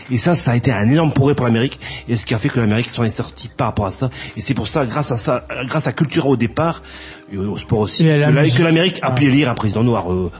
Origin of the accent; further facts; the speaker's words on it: Geneva, Switzerland; Je suis de Genève donc Genevois voilà quoi.